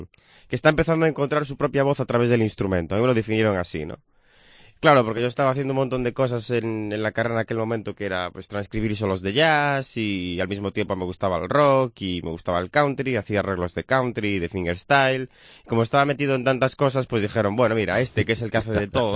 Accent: Ferrol, Galicia, Spain; ¿no? bueno, soy un músico de 23 años, soy de aquí, de Ferrol, vivo aquí en Ferrol

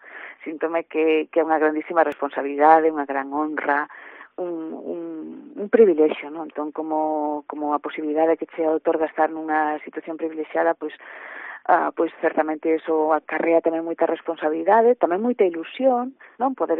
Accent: A Pontenova, Galicia, Spain; Eu son da Aponte-Nova, como ben se indicou, entón, nese momento, pois, foi un pouco duro, non?

